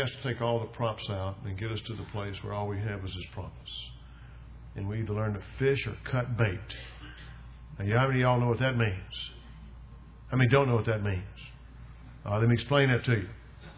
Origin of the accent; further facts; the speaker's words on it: Jackson, the South, United States; When I was growing up in the South, we lived in Jackson, always had running water.